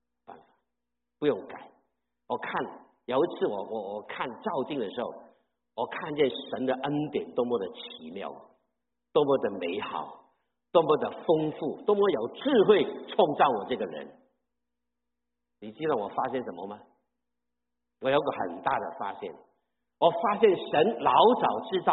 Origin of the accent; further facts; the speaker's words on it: Guangdong, China; Chinese is a second language; 其实我的国语很不好的讲的，我是广东人，标准的广东人，但是我从来没有在广东的教会侍奉过，这个奇妙不奇妙啊？我在神学毕业，在闽南的教会服侍，我一句闽南话都不懂的